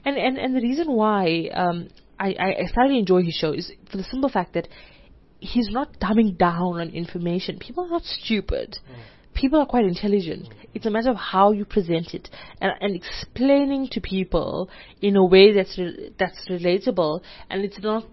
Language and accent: English; Ladysmith, KwaZulu-Natal, South Africa; born there; also born or lived in Durban; now in Johannesburg, South Africa; I was born in this random town in the KZN Midlands, okay. Like, called Ladysmith.